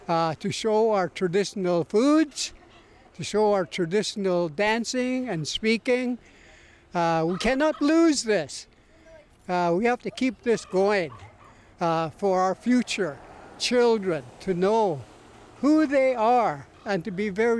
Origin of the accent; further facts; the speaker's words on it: British Columbia, Canada; I'm from the Nass Valley. Nishka.